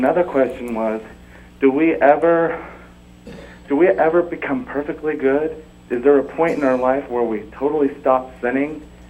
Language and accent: English; Florida, United States; I'm from Florida.